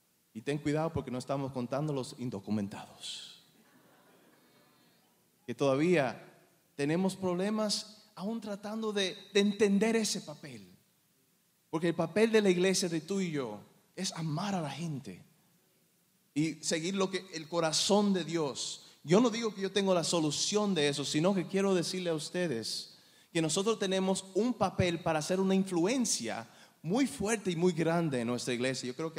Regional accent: New Jersey, United States; also born or lived in Dominican Republic; Yo nací en Nueva Jersey y pasé mis primeros 10 años aquí en Estados Unidos. Después, a los 10 años, Dios me dio la oportunidad de vivir en la República Dominicana por 6 años.

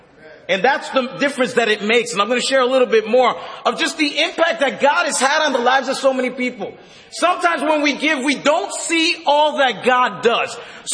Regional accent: Brooklyn, New York, United States; accent: Brooklyn; if you can't tell by my accent, I'm from Brooklyn. I was born and raised here.

